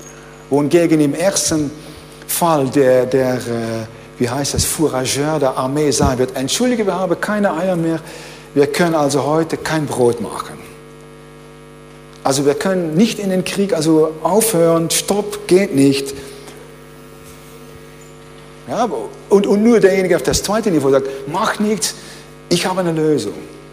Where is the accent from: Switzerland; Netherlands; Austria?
Netherlands; German is a second language; Ich bin ja Niederländer.